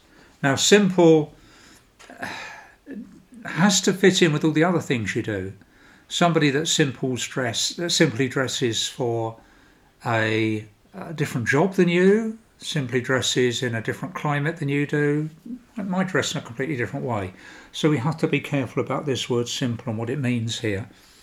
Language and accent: English; London, United Kingdom; I come from South London, so I have long vowels.